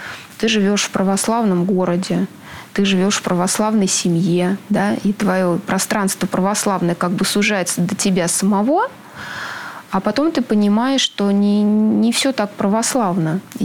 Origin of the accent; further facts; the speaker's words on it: Spassk, Russia; Я сама уроженка города Спасска.